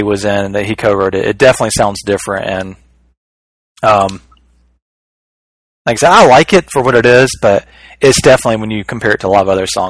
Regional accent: Alabama, United States; And I'm from Alabama, so I can make fun of country people.

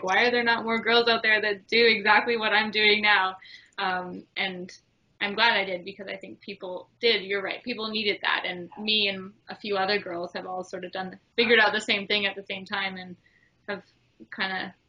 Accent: Canada; and I'm Canadian, so we didn't even have Outdoor Channel growing up because you don't have it in Canada.

